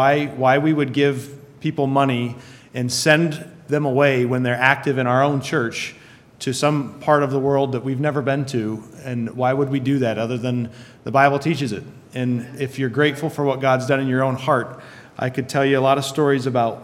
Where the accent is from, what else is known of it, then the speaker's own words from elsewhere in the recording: Illinois, United States; now in Menomonee Falls, United States; We started deputation last August, and we're from Menominee Falls, but I did not necessarily grow up there. We were a military family and moved all over the place, but we grew up straight south in rural Rock Island County in Illinois there, right opposite Iowa.